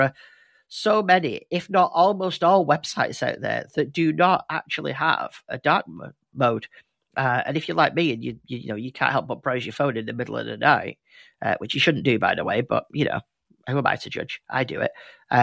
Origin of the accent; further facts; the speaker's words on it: England, United Kingdom; accent: northern; just in case you can't tell what I'm saying because of my super northern accent.